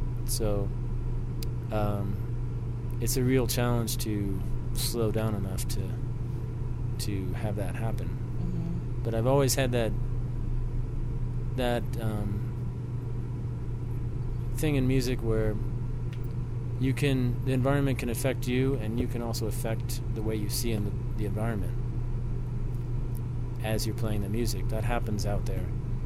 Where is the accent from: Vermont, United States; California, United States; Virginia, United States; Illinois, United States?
Illinois, United States; Well, my family comes from farm country, Western Illinois, Iowa. My dad's from Iowa, and my mom's family's from Western Illinois, and my folks have had a farm for most of my life in Western